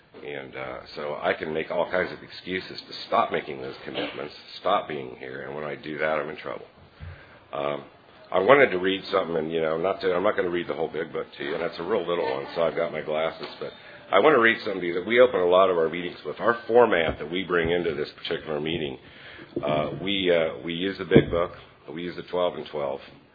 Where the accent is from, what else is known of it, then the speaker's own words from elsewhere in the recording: Columbus, Ohio, United States; I'm an alcoholic from Columbus, Ohio, and there's a group of us out here. Columbus. Not that far from Akron.